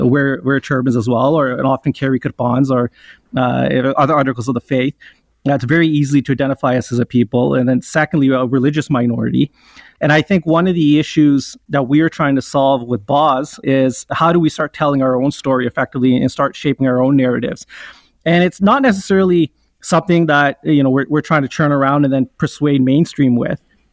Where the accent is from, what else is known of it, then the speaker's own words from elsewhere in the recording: Canada; my parents immigrated here. I was the first generation to be born and raised in Canada.